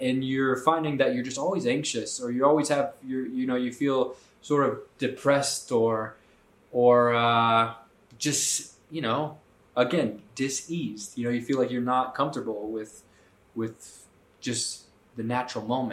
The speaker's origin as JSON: {"language": "English", "town": "Detroit", "region": "Michigan", "country": "United States", "tie": "born or raised there", "said": "I was raised in Detroit, in Michigan"}